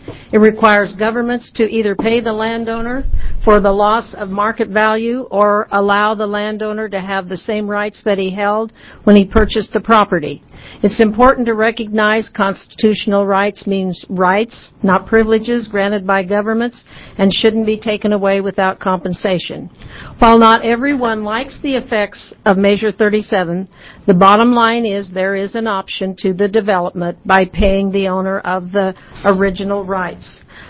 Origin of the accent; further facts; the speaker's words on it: Long Creek, Oregon, United States; I'm from Long Creek, Oregon.